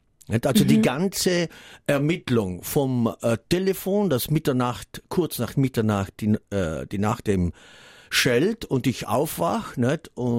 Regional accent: Trentino-Alto Adige, Italy; Ja, das ich als Bergler, nicht? Als Südtiroler, nicht?

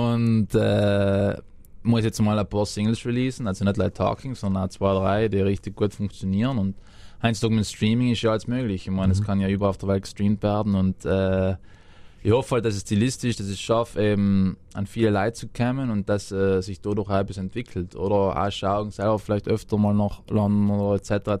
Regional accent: Trentino-Alto Adige, Italy; Als Südtiroler kommt man an seine Grenzen. Es ist hart.

